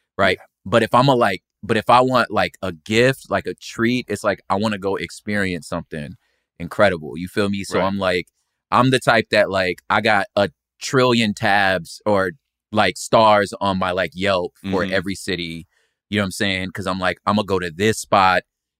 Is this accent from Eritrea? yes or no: no; Los Angeles, California, United States; Like I'm from South Central Los Angeles.